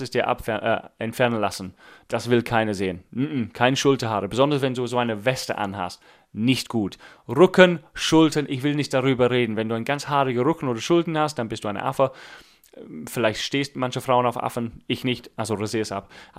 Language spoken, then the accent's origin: German; England, United Kingdom; German is a second language; Aber ich bin Engländer, das ist mir normal.